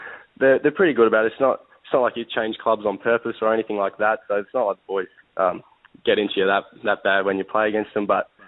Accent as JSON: {"language": "English", "town": "Perth", "region": "Western Australia", "country": "Australia", "said": "I'm from Perth, so I started my juniors."}